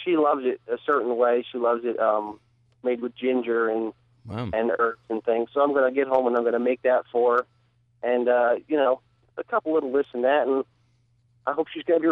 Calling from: New Paltz, New York, United States; Hi, I'm calling from New Paltz.

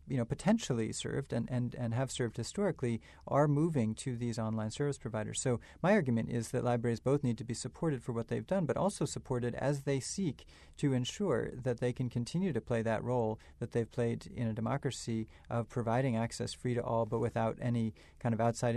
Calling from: Massachusetts, United States; I'm calling you from the Harvard campus and where, you know, Mark Zuckerberg was, you know, in his T-shirts creating this company not that long ago.

